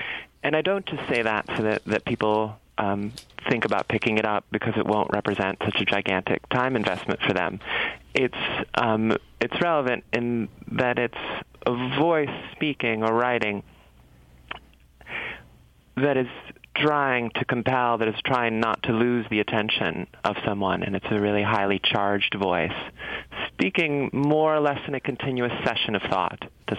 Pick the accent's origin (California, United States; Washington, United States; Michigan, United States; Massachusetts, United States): Michigan, United States; East Lansing; I grew up in East Lansing, which I loved